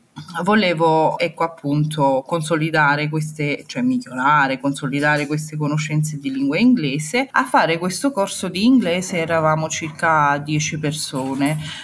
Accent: Romania; siamo stati in 10, due ragazzi italiani, io rumena

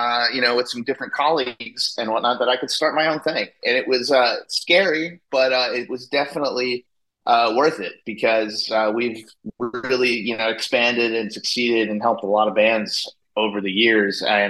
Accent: New Jersey, United States; I'm originally from New Jersey, so I moved back up to New Jersey.

